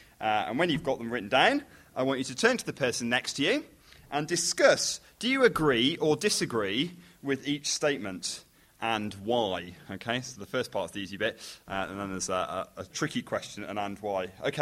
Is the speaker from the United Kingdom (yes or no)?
yes; Chester, North West England, United Kingdom; I come from just down the M56 in Chester. It's my hometown.